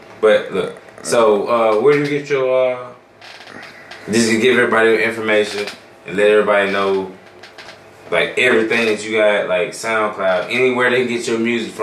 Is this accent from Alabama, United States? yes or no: no; Macon, Georgia, United States; If you don't know, I'm from Macon, or the young man we fucking with right now, he's also from Macon, so.